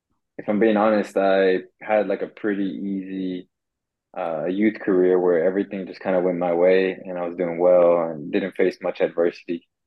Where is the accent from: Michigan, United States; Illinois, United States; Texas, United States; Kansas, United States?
Texas, United States; Houston; now in Sweden; I'm a footballer, Colombian American, and I am from Houston, Texas. Now in Sweden.